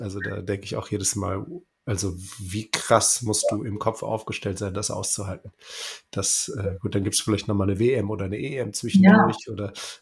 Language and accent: German; Uedem, North Rhine-Westphalia, Germany; Ich komme ja aus Uede